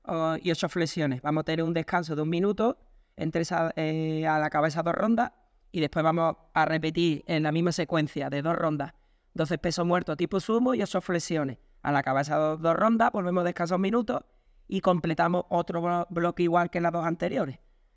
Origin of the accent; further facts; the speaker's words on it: Écija, Andalusia, Spain; Mi pueblo se llama Écija y está a 80 kilómetros de Sevilla.